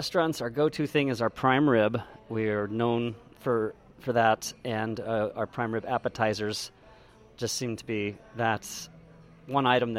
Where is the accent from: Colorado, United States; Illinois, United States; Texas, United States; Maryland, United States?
Colorado, United States; we would come out to visit all the time because we're both from Colorado.